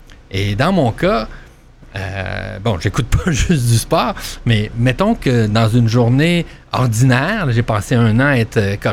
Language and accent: French; Quebec, Canada; il n'y a rien d'original hein, en tant que Québécois.